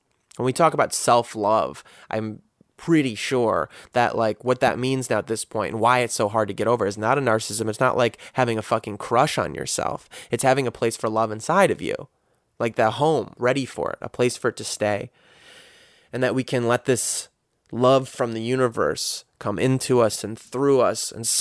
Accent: United States; as a guy growing up in America, we kind of learn to show our love through meanness.

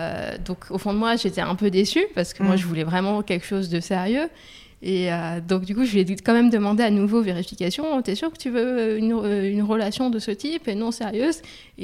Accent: Toulouse, Occitanie, France; moi, je viens de Toulouse et le reste de ma famille est à Toulouse.

